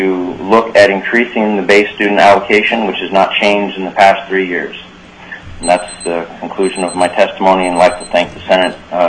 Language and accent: English; Ambler, Alaska, United States; I grew up in Bush. I grew up in Ambler.